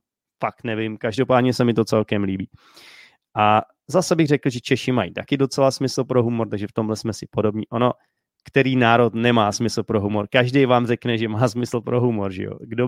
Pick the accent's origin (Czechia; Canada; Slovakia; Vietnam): Vietnam; pak jsem tam já z Vietnamu